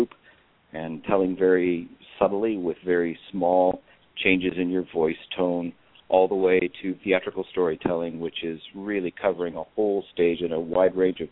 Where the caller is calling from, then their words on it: Bellingham, Washington, United States; I'm calling from Bellingham, up north.